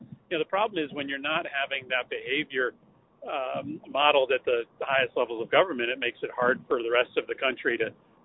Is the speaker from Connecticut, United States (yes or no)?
yes; Wethersfield, Connecticut, United States; I grew up in Wethersfield, just a stone's throw away from our new home in the Sheldon Charter Oak neighborhood, just south of downtown.